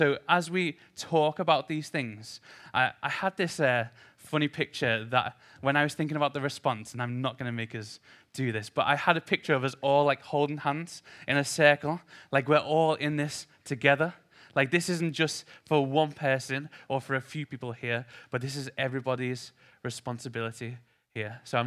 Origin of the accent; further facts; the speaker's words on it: Liverpool, North West England, United Kingdom; So, I've been here a year, and I'm from Liverpool originally.